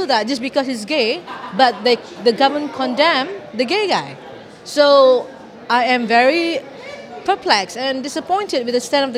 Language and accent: English; Malaysia; I'm from Malaysia. I'm here because this is where my family is, the community.